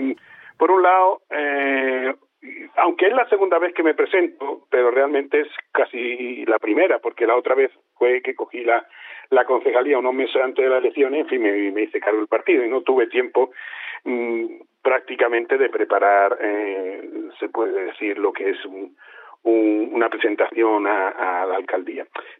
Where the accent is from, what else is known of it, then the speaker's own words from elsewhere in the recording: Ardales, Andalusia, Spain; Y por último, quiero ver a mi pueblo crecer, que las jóvenes no lo abandonen